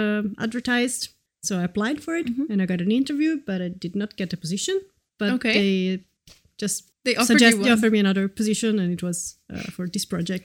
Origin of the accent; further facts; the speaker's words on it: Milan, Lombardy, Italy; So I'm Italian. So I come from Milan, where I did all my studies.